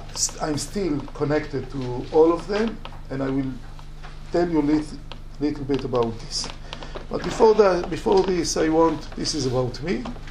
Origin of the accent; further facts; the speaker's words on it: Netanya, Central District, Israel; thanks God I was born here. I lived, when I grew up in Netanya, it's city, maybe you know Netanya, it's between Tel Aviv and Haifa.